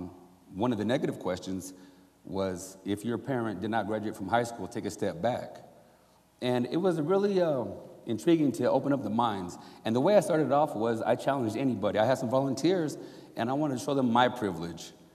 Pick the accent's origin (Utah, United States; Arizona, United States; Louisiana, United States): Utah, United States; I'm from Utah. I'm half black and half white.